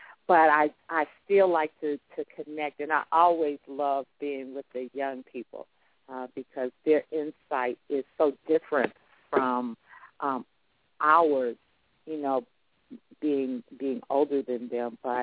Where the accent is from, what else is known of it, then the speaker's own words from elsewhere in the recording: Chicago, Illinois, United States; My hometown is Chicago, and we were attending the same church